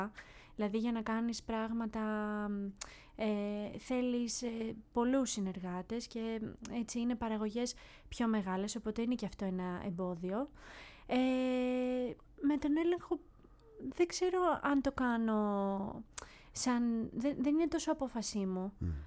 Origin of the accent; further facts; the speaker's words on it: Ano Kastritsi, Western Greece, Greece; σε ένα εκκλησάκι στο Άνω Καστρίτσι, το χωριό μου.